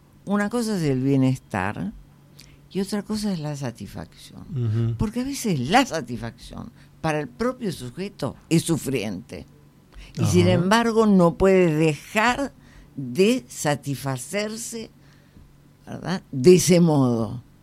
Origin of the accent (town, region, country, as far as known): Argentina